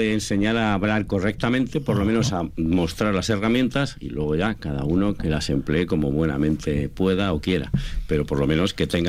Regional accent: Numancia de la Sagra, Castilla-La Mancha, Spain; also born or lived in Madrid; nací en Madrid, pero efectivamente me crié en Numancia de la Sagra, antes Azaña.

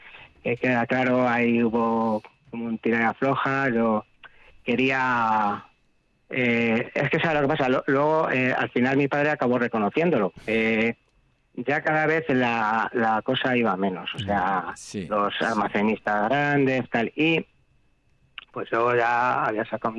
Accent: Almorós, Castilla-La Mancha, Spain; Te cuento, mira, hay un pueblo de Toledo que se llama Portillo, yo soy de Almorós.

